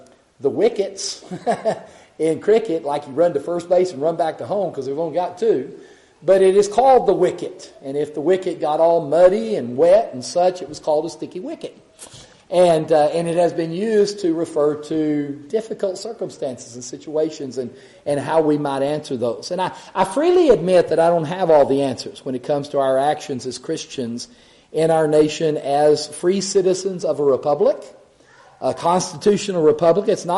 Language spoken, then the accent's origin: English; United States; But even though I have the liberty as an American, I'm not compelled.